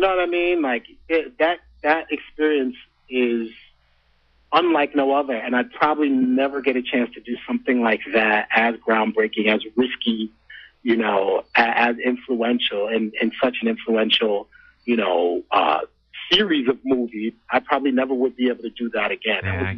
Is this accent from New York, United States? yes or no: yes; New York City, New York, United States; A poor kid from the South Bronx of New York City gets to see his name on the screen after the Star Wars sign.